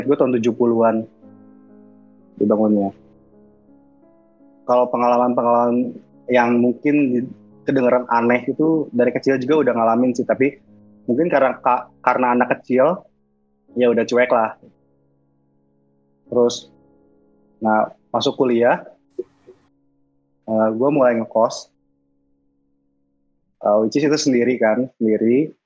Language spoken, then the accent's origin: Indonesian; Bandung, West Java, Indonesia; Jadi gue tuh lahir di Bandung, besar di Bandung. Orang tua gue dua-duanya orang Bandung, tapi kebetulan bapak itu ada turunan Jogja dan turunan Banten.